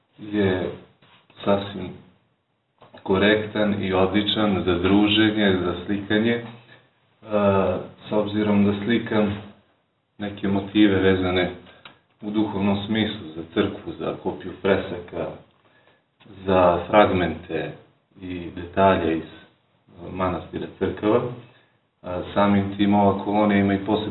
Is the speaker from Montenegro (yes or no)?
no; Zubin Potok, Mitrovica District, Kosovo; dolazim iz Zubinog Potoka.